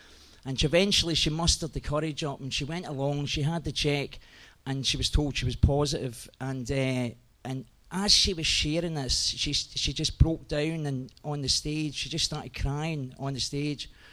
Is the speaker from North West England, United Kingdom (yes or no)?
no; Glasgow, Scotland, United Kingdom; I grew up in Glasgow.